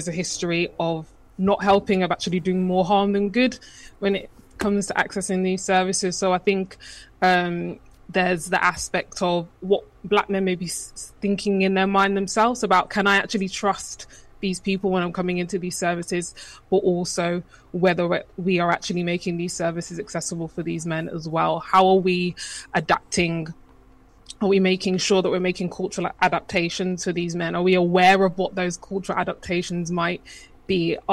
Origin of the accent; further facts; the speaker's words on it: Birmingham, West Midlands, United Kingdom; I'm from Birmingham and I'm proud to be a Brummie.